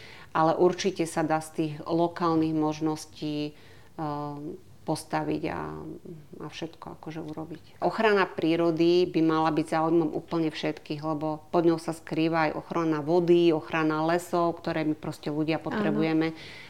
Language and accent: Slovak; Kežmarok, Prešov Region, Slovakia; My sme vlastne z Kežmarku, tak tam medzi Kežmarkom, Ľubicou